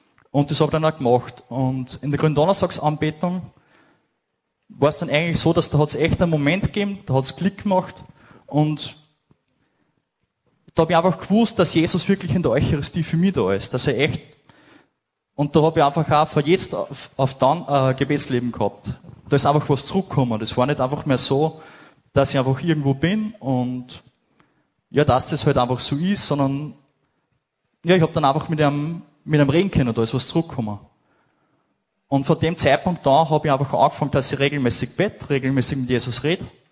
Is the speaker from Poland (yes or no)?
no; Münzbach, Upper Austria, Austria; also ich habe gern Fußball gespielt, bei uns im Verein, bei uns in Münzbach